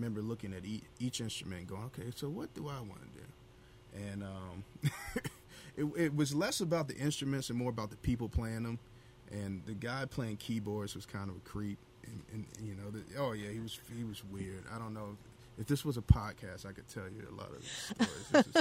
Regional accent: Virginia, United States; Oh, I'm from Virginia.

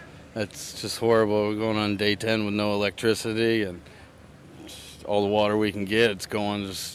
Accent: Lehigh Acres, Florida, United States; No, I'm from Lehigh.

